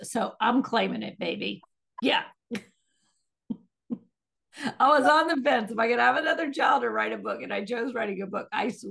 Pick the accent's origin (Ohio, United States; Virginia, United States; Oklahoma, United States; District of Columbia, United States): District of Columbia, United States; Washington; born there; So I was born in Washington, D.C., in Washington, D.C. My parents are native Washingtonians.